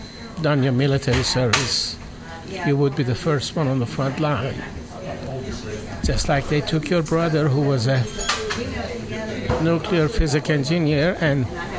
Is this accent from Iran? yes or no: yes; Iran; English is a second language; moved away as an adult; now in United States; I was born and raised in Iran, and after high school and my military service, I came to the United States to pursue my education and go back. That was early 1978.